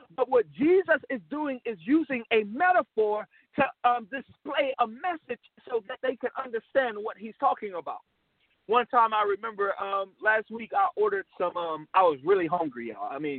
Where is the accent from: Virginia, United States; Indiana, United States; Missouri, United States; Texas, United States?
Missouri, United States; St. Louis; because that's what I grew up on in St. Louis, Missouri. For us, Chinese food is like a staple.